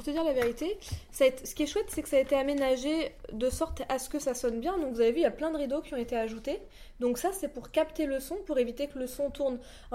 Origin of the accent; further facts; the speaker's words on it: Provence-Alpes-Côte d'Azur, France; moi je viens du sud de la France, je suis provençale, je viens du Var.